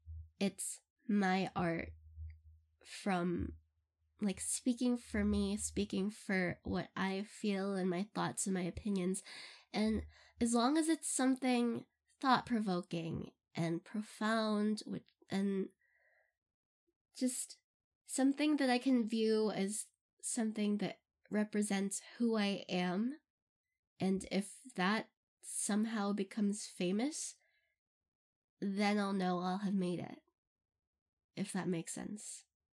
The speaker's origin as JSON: {"language": "English", "country": "Philippines", "tie": "born or raised there", "said": "I'm Filipino, if you don't know. AMA! I'm half Filipino, and I grew up in the Philippines."}